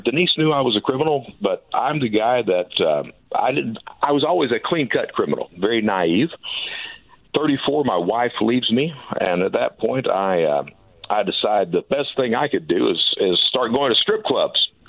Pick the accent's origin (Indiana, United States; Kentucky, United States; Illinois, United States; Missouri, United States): Kentucky, United States; I'm from Kentucky. We're a close-knit family.